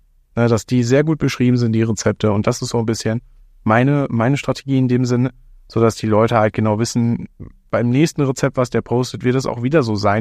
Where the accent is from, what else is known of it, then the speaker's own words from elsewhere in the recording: Italy; ich bin Italiener